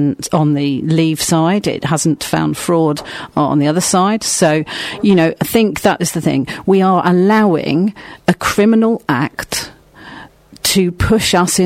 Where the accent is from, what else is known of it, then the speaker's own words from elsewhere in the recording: South East England, United Kingdom; now in Bristol, United Kingdom; I identified very much as being English, being Kentish, because I'm from the southeast and not from over this part of the world. But I've made Bristol my home, and I love it.